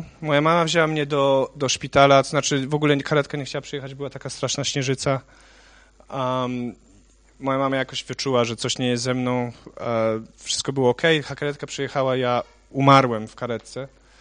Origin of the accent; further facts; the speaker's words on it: Łódź, Łódź Voivodeship, Poland; born there; Urodziłem się zimą w Łodzi.